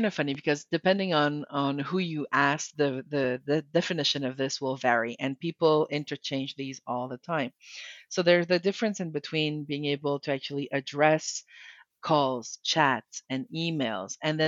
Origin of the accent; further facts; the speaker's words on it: Canada; accent: French; English is a second language; Even me, I have a French accent in the background because I'm French Canadian.